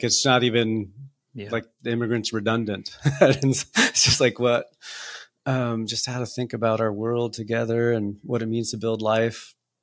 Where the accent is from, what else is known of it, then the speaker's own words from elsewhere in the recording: Los Angeles, California, United States; also born or lived in Tucson, Arizona; I grew up in California, in Arizona. My dad is from Colombia. My mom from Costa Rica. Kind of grew up in, you know, Latino life in Southern California, LA, and then in Tucson, Arizona.